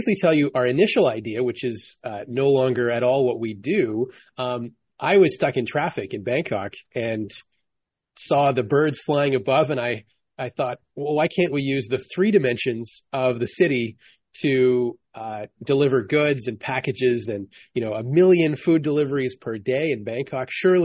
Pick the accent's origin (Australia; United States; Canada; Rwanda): Canada; now in Asia; So as you may hear from my voice, I'm Canadian or from North America, but I'm Canadian.